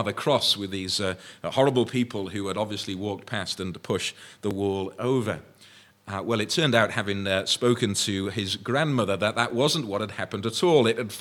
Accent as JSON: {"language": "English", "town": "Wrexham", "region": "Wales", "country": "United Kingdom", "tie": "born or raised there", "said": "When I was growing up in Wrexham"}